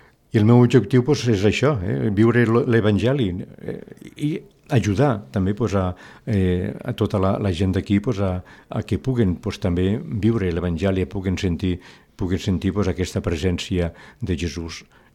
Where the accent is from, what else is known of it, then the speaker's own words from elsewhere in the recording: Tortosa, Catalonia, Spain; Jo soc natural de Tortosa mateix, de les Terres de l'Ebre. I bueno, tota la meva família, pues, tots són d'aquí.